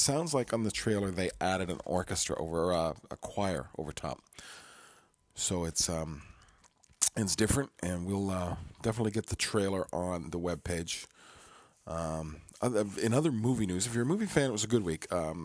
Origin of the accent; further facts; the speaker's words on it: Canada; Other than the fact I'm Canadian, and you either have